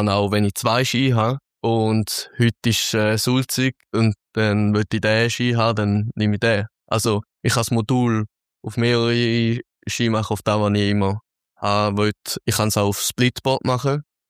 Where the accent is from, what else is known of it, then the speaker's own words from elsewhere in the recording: Thurgau, Switzerland; Jetzt, wir sind aus dem Thurgau, dort gibt es, wo man schon sagt, viel Angebot, wo einfach generell ist.